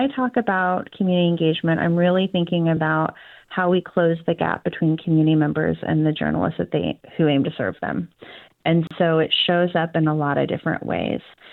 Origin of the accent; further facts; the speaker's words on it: West Coast, United States; growing up on the West Coast, it always felt kind of absent of history.